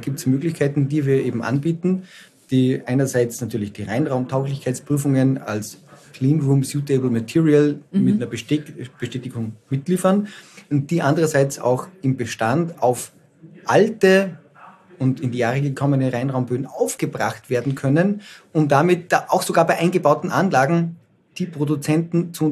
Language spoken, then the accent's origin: German; Salzburg, Austria; now in Vienna, Austria; ich bin ja aus Salzburg und wir sitzen hier in Wien.